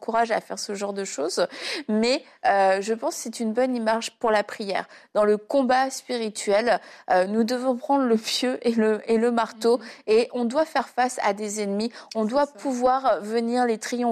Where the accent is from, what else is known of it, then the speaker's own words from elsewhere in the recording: Brittany, France; Jaël, ça sonnait bien breton, comme moi-même. Oui, je suis bretonne, ça vous surprend. Je suis une bretonne pure souche